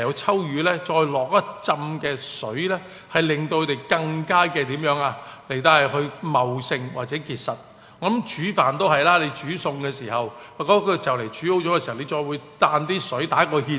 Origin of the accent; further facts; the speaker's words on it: China; 其实我们中国人较为熟悉一点的，中國嗰啲傳統嗰啲民間故事咧